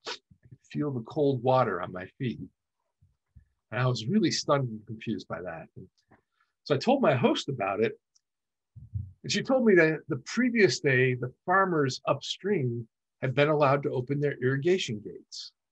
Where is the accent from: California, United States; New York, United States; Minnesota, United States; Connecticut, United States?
New York, United States; Buffalo; You know, it reminded me of my hometown of Buffalo. It really took me back.